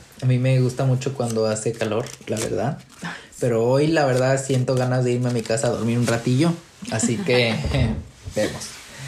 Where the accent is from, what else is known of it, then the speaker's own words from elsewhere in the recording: León, Guanajuato, Mexico; yo soy de León, Guanajuato